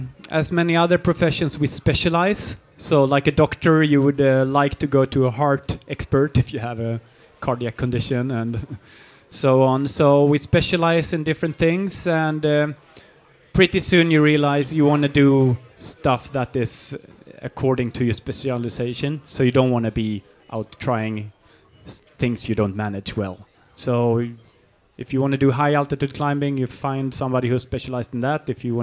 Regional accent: Berlin, Germany; also born or lived in Sweden; I grew up in West Berlin, actually, behind the wall at that time.

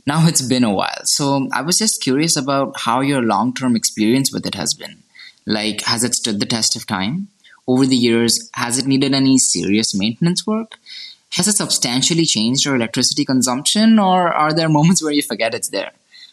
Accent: India; English is a second language; I'm from India

